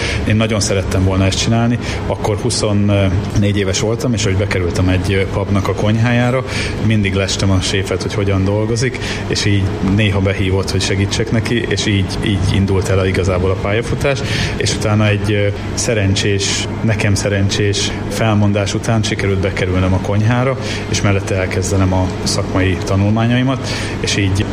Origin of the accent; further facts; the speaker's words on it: Miskolc, Borsod-Abaúj-Zemplén, Hungary; moved away as an adult; also born or lived in Budapest; now in England; én Miskolcinak vallom magamat, bár Budapesten születtem. A általános iskolát Budapesten végeztem, majd középiskolától Miskolcon éltem 2005-ig, úgyhogy ott töltöttem a tinédzser éveimet